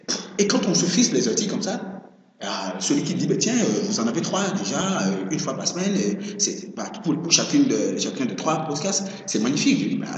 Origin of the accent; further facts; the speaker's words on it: Benin; mais tiens, moi je suis béninois, tu le sais. Chez nous, au Bénin